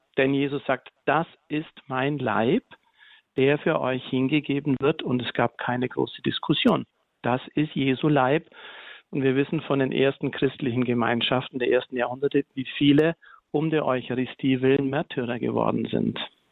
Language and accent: German; Grünenbach, Bavaria, Germany; Ich komme aus Grünenbach, das ist gar nicht weit weg aus von Isny.